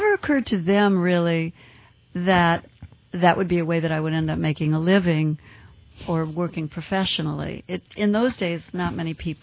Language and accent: English; Cleveland, Ohio, United States; From Cleveland, Ohio.